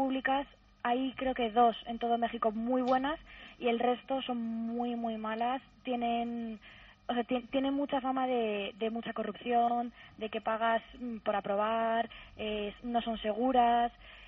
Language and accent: Spanish; Spain; Siempre cuando digo que soy española